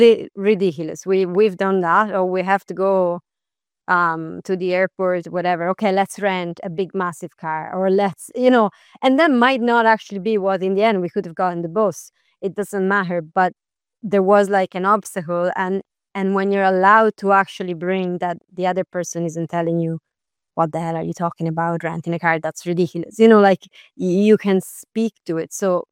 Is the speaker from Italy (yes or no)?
yes; Florence, Tuscany, Italy; English is a second language; Like, literally, I'm from Florence.